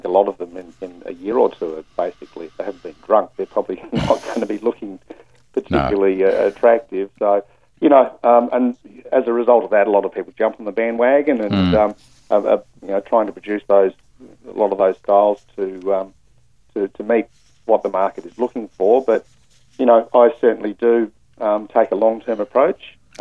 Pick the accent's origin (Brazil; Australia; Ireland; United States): Australia; McLaren Vale, South Australia; As you know, I grew up in McLaren Vale.